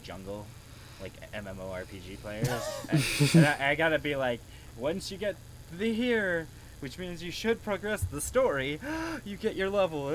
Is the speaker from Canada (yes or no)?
yes; Canada; I'm Canadian.